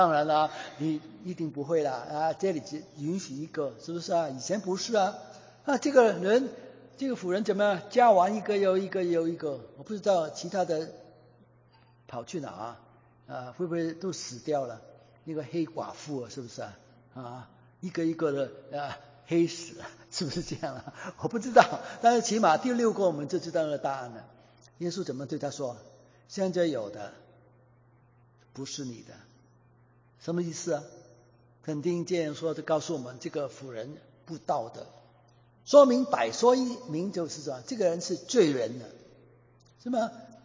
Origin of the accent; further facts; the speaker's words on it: Hong Kong; 我们香港人都是这样的啦